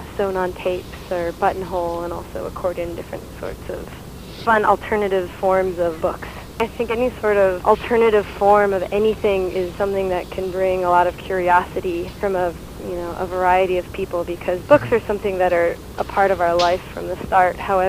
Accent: Virginia, United States; I'm 23 years old. I'm from Virginia

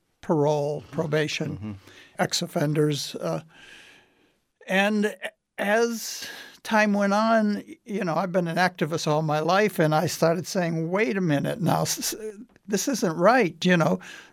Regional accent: United States; But, you know, I'm an American ex-convict. I'm an American musician.

